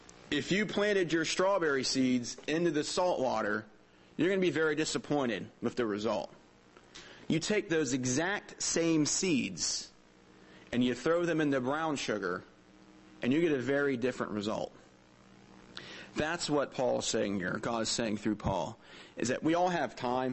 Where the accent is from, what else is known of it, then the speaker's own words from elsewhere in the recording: Florida, United States; When I grew up in Florida, we had a tangerine tree that was a baby when I was born 27 years ago.